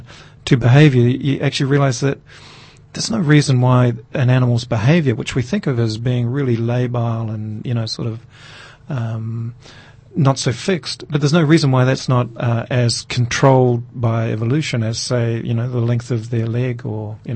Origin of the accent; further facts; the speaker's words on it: Napier, Hawke's Bay, New Zealand; Yeah, I'm a troubled lad because of it, apparently, but I've survived.